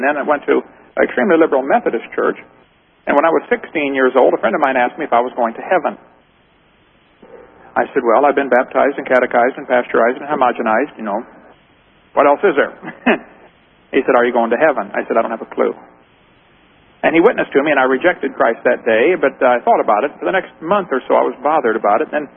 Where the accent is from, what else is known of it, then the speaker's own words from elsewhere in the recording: East Peoria, Illinois, United States; Came back to East Peoria, my hometown there.